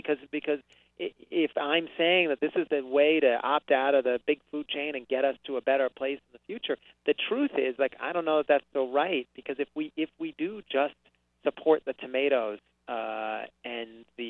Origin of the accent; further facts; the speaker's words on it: New York, United States; I'm from New York, so I'm cynical.